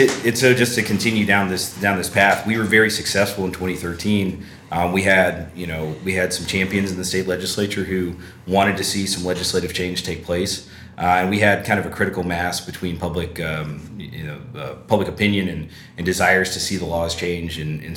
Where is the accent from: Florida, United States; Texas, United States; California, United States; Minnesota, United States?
Texas, United States; Austin; Of course, I was born and raised in Austin. It's my hometown.